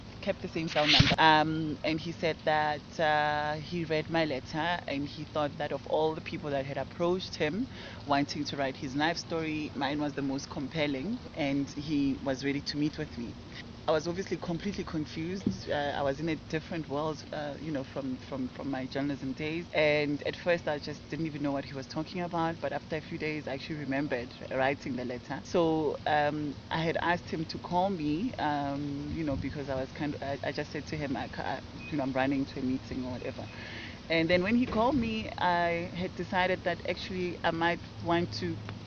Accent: South Africa; I'm South African by nationality.

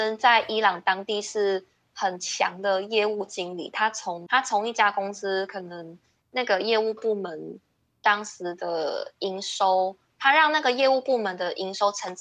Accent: Taiwan; 但是我们台湾人可能从小被教育到，就是说你就好好的做事，多做事少说话

